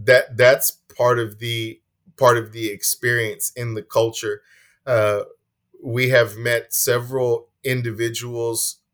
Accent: Texas, United States; So it becomes a thing right now where as a Karankawa individual and being a Texan or living in Houston or whatever city we live in, we are very proud of those things.

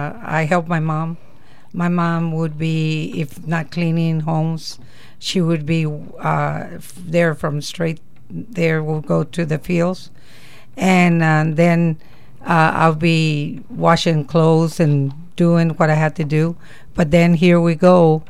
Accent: Alabama, United States; but I'm so grateful that I was raised here in Alabama.

